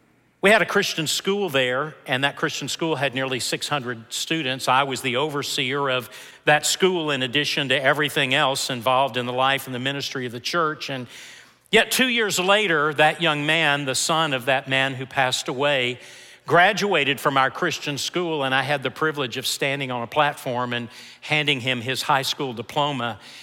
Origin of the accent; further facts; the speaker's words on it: Memphis, Tennessee, United States; before coming to Memphis, Tennessee, my hometown, and being pastor there.